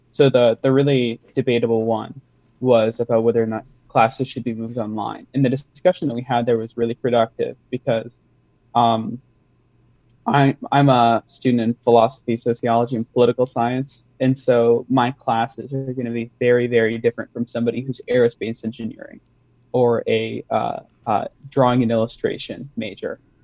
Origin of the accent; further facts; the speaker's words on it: Cedar Rapids, Iowa, United States; I'm from Cedar Rapids personally.